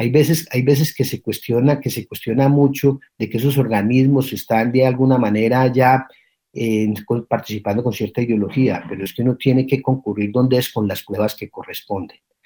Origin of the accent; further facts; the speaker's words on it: Colombia; Nosotros, como colombianos decentes que creemos en nuestra historia y en nuestros valores